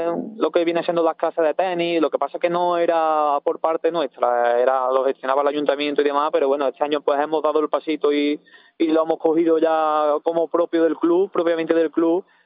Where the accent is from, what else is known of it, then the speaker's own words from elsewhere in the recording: Pedrera, Andalusia, Spain; porque al final son amigos míos, son de Pedrera, de mi pueblo